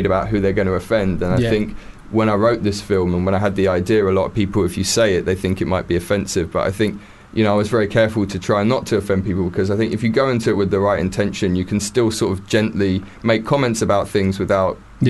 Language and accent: English; London, United Kingdom; growing up in London, you sort of, you're around lots of different cultures, and my school was quite a big mix, well, quite a lot of Muslim students, not many Jews actually